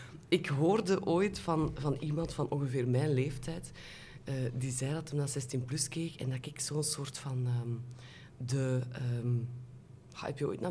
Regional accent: Kooigem, Flanders, Belgium; also born or lived in Kortrijk; Opgegroeid in Kooigem, geboren in Kortrijk.

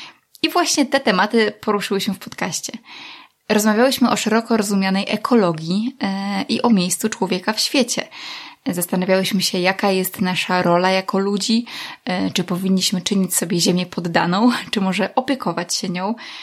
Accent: Podlaskie Voivodeship, Poland; skoro ja jestem gdzieś z Podlasia. Ja wtedy też wracałam na Podlasie z Warszawy.

